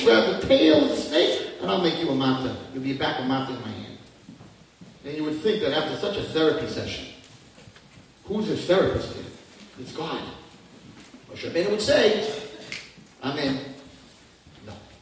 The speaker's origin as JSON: {"language": "English", "town": "Muncie", "region": "Indiana", "country": "United States", "tie": "born or raised there", "said": "when I was growing up in Muncie, so it was, we're talking 40 years ago, and they had just started speech in my yeshiva"}